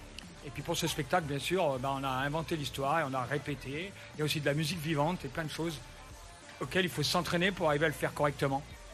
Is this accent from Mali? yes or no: no; Auvergne-Rhône-Alpes, France; Je viens donc de l'Ardèche, si tu vois où c'est, le nord de l'Ardèche.